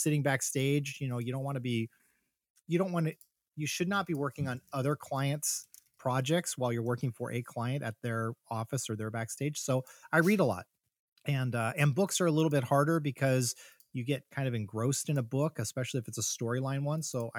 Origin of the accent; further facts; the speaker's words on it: San Diego, California, United States; So Lori and I have attended, we're from San Diego.